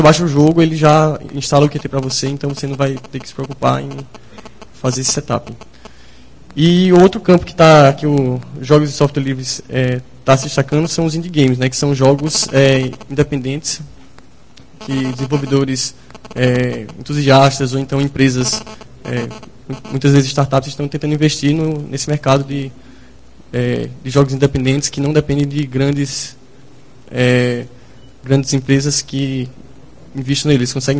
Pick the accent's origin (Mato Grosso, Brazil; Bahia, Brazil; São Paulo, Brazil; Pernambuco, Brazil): Pernambuco, Brazil; Recife; sou lá de Recife, formado na Federal. Hoje eu trabalho como developer no Instituto Nunok de Tecnologia, lá em Recife.